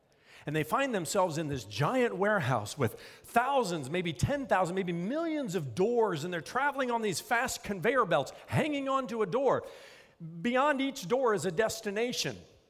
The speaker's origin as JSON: {"language": "English", "region": "Indiana", "country": "United States", "tie": "born or raised there", "said": "I grew up in Indiana near cornfields. We had maybe 1 or 2 tall buildings in our downtown"}